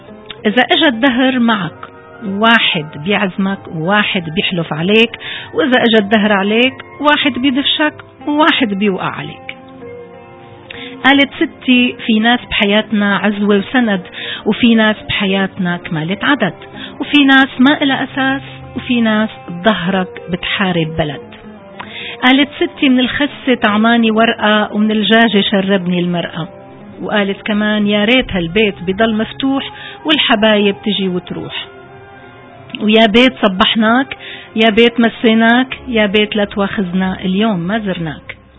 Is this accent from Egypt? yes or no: no; Syria; حسكاوية وعزة نفسي إدلبية، وما مننسى دير الزور. إذا مشكلتك من وين أنا؟ بحب قلك أنا سورية من شروق الشمس لغروبة.